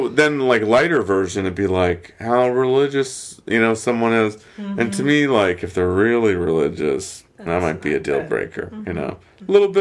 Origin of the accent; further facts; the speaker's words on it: Virginia, United States; I'm from Virginia. Like I went to JMU